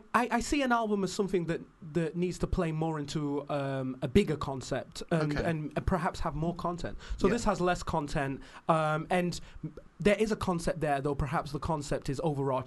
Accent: Sheffield, Yorkshire and the Humber, United Kingdom; I was very bitter for a while growing up in Sheffield because, of course, I was allured by the busyness of London

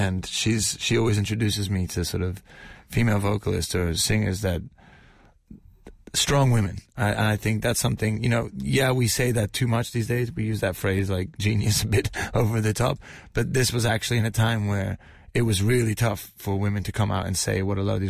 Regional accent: London, United Kingdom; I was born in London. I was living in Fulham. And I used to go to school about a 20-minute drive from where I lived.

